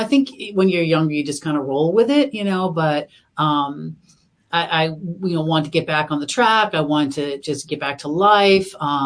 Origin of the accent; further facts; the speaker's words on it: Massachusetts, United States; I grew up in Boston area, so we were in a smaller town